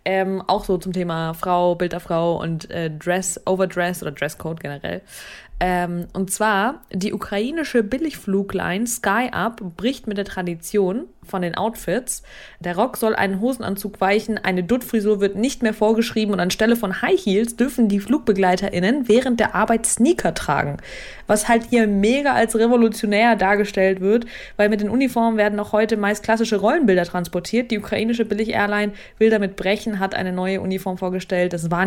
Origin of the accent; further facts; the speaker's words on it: Saint Petersburg, Russia; Und dann meinte er so, woher kommst du genau? Und ich war so, St. Petersburg.